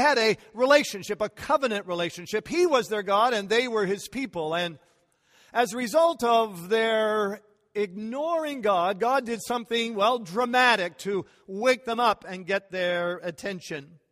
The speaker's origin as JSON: {"language": "English", "country": "Canada", "said": "I didn't either, and I'm even from Canada."}